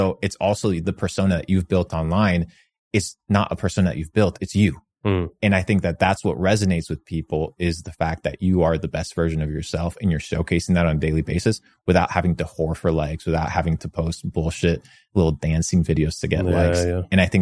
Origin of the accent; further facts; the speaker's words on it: Argentina; English is a second language; now in United States; American. I have my American citizenship. I'm originally from Argentina, but okay.